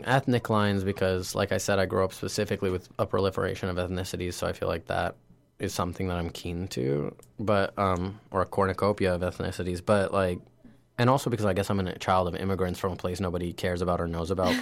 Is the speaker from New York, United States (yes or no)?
yes; Queens, New York, United States; right. And so like I'm also from Queens, New York. I grew up with like a proliferation of different identities to myself.